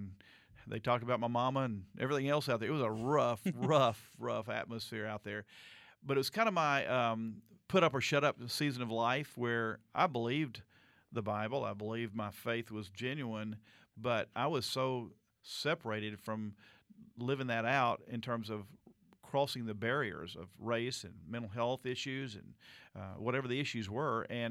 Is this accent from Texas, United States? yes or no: yes; Conroe, Texas, United States; I was from Conroe, which was a small city back then. Now it's huge because they built the lake and half of Houston came.